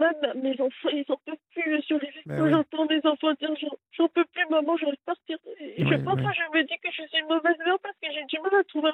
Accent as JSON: {"language": "French", "country": "Réunion", "said": "Et je fais un gros bisou à La Réunion, parce que je suis réunionnaise."}